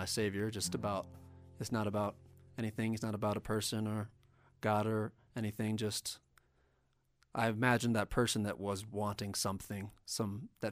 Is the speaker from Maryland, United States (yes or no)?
yes; Maryland, United States; growing up in Maryland